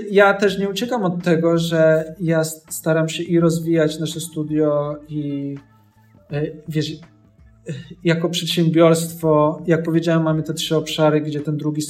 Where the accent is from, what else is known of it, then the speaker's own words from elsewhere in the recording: Ghana; Polish is a second language; Mój syn ma na imię ODO. Pochodzimy z Gany. I ODO w naszym lokalnym języku znaczy miłość.